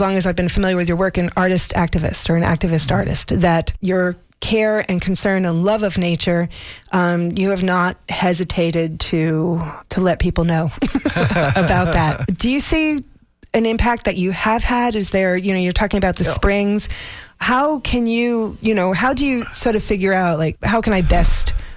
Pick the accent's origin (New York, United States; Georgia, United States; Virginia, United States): New York, United States; I'm from New York. We call it Spokane.